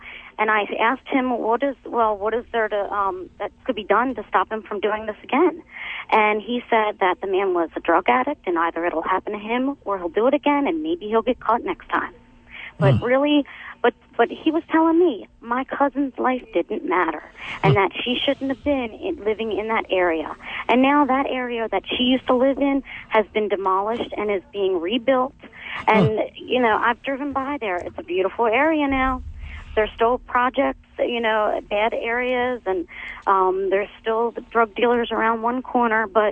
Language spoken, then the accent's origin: English; Randallstown, Maryland, United States; I grew up in the Randallstown area, and my mom raised me and my two sisters and brother on our own.